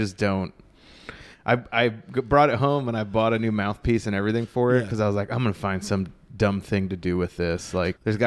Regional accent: Allentown, Pennsylvania, United States; I'm from Allentown.

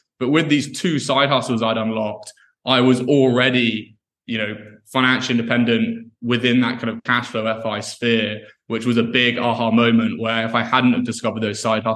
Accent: Scotland, United Kingdom; I'm originally from Scotland

